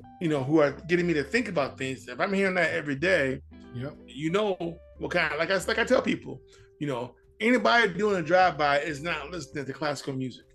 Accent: Detroit, Michigan, United States; Me coming from Motown, respect. I come out here and find out about the … being out here

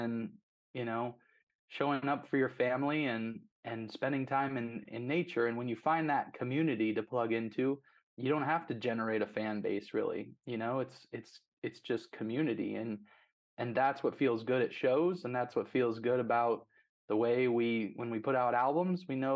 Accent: Denver, Colorado, United States; I grew up in Denver, Colorado with Justin.

